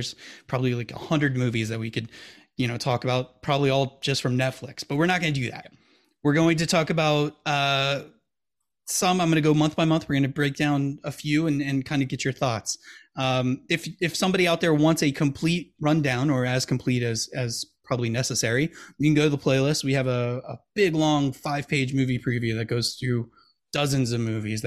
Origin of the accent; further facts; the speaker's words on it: Milwaukee, Wisconsin, United States; I'm curious because now we're from Milwaukee, Wisconsin, for those who don't know.